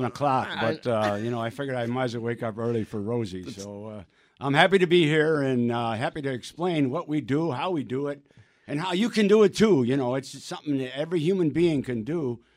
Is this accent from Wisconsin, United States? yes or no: yes; Wisconsin, United States; I'm from Wisconsin, yeah.